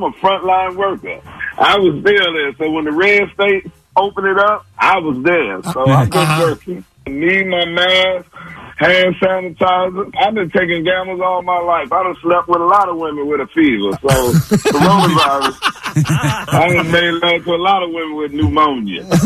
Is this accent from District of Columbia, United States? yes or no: yes; Washington, District of Columbia, United States; I'm from Washington, D.C.